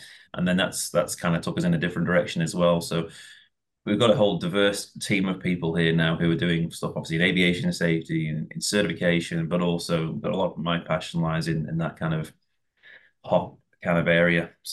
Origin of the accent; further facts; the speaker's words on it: Manchester, North West England, United Kingdom; also born or lived in Melbourne; now in Gold Coast, Australia; I was from Manchester, and Melbourne had some vibes which are somewhat similar to Manchester, actually, especially the weather some of the time.